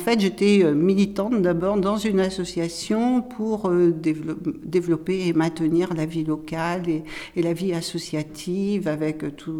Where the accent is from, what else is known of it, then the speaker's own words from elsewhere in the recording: Chasseneuil, Nouvelle-Aquitaine, France; je suis originaire de Chasseneuil, qui est une commune à côté. Je n'étais pas très loin.